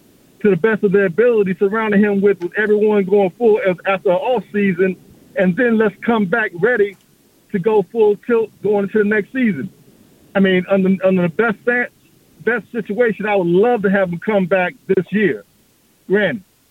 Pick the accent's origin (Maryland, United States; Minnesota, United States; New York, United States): Maryland, United States; Landover; I'm from Landover, actually.